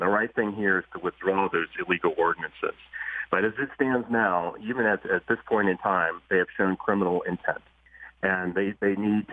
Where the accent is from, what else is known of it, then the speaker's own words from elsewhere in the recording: McKees Rocks, Pennsylvania, United States; I'm from Pittsburgh originally. I'm from McKees Rocks originally.